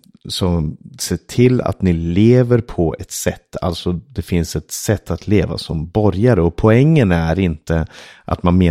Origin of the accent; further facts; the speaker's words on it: Stockholm, Stockholm County, Sweden; jag kommer från Stockholm. Och kanske framförallt om jag säger att jag växte upp i Rinkeby.